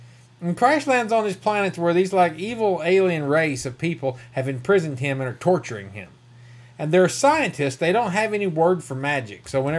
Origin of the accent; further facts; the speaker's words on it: United States; accent: hillbilly; Sorry, my hillbilly accent comes out from time to time.